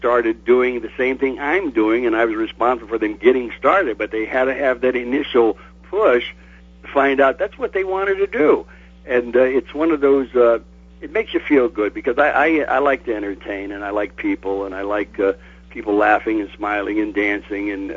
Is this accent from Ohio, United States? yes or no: yes; Alliance, Ohio, United States; also born or lived in Ithaca, New York; I was born in Ithaca, New York, and my parents moved to Ohio after my dad got out of the service. And I grew up. I graduated from Alliance High School.